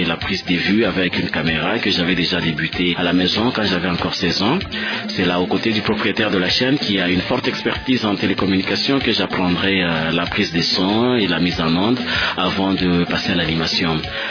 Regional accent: DR Congo; en tant que Congolais, bantou

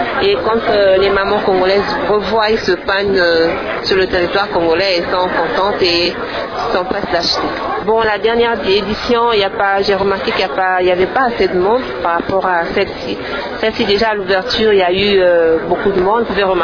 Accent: Guinea; Donc, comme je suis guinéenne, et j'expose pour la Guinée.

